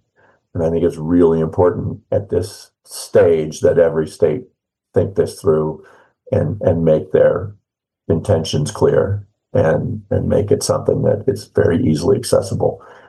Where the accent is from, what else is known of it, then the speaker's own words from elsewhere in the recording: Pennsylvania, United States; but I did get involved with Pennsylvania, my home state, as I started to learn about this.